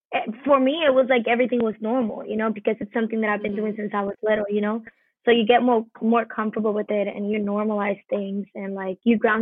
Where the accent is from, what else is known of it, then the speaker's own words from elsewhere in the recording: Puerto Rico; now in Los Angeles, United States; So I started acting when I was 7 back home in Puerto Rico. I did my first feature film.